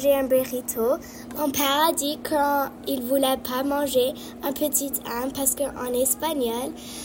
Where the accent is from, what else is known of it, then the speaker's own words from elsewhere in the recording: Peru; accent: Peruvian; je suis en 5e année, j'ai 10 ans et mon accent vient du Pérou, Amérique du Sud.